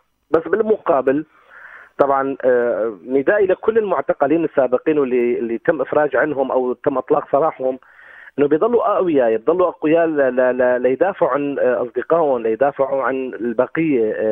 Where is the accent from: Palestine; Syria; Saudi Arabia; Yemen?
Syria; now in Germany; مثلا أنا هلا من سوريا عايش بألمانيا